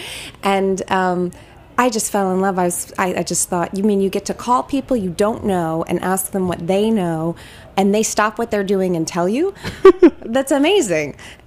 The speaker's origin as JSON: {"language": "English", "region": "California", "country": "United States", "also_born_or_lived": "London", "lives_now": "New York, United States", "said": "I ended up moving to London to help the BBC start its news site. They hired me because I was from California"}